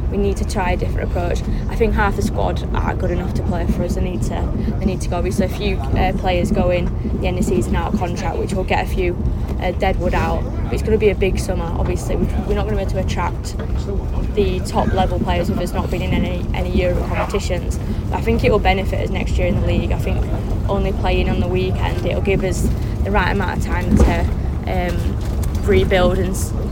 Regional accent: Bradford, Yorkshire and the Humber, United Kingdom; I'm from Bradford, yeah.

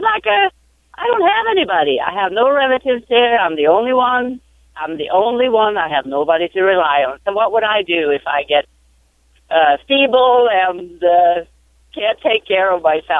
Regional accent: Sweden; I'm from Sweden

